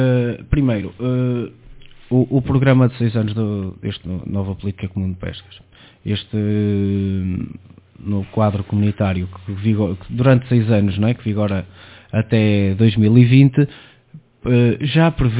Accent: Portugal; Sou suspeito para dizer que sou português.

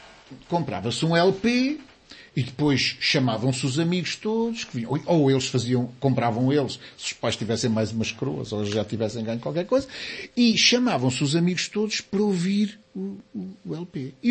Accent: Portugal; Eu, que sou português, mas sou um português desse tipo, estava longe

